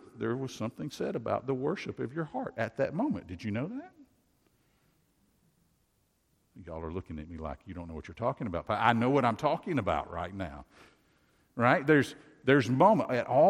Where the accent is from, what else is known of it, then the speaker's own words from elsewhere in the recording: Tennessee, United States; you've got to deal with the fact that I grew up in Tennessee.